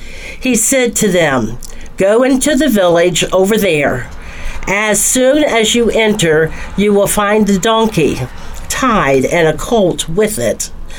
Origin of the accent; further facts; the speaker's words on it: Augusta, United States; I went back to my hometown, Augusta, and thinking of the parade that was always held on Thursday night during the week of the county fair. And as a child, I was a part of 4-H